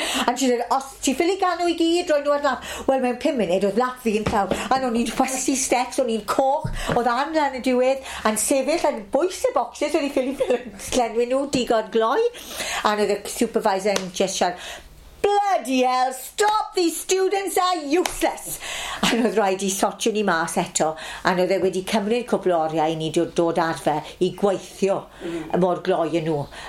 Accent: Maesteg, Wales, United Kingdom; Yn wraiddiol, o'n i o'r Faestig.

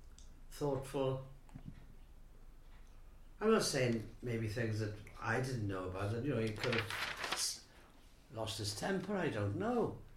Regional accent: Milford Haven, Wales, United Kingdom; born there; I was born in Milford Haven, 1943.

